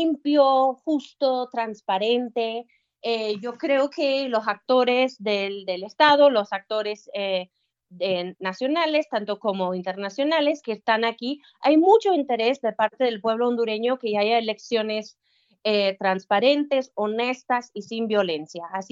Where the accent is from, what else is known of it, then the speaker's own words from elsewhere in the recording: United States; yo soy de los Estados Unidos, ¿verdad?